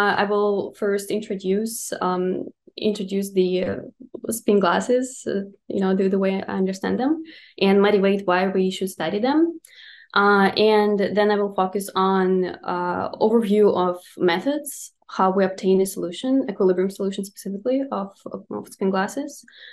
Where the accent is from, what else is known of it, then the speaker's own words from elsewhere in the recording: Russia; English is a second language; now in United States; So I'm originally from Russia and I studied high energy theory for quite a few years.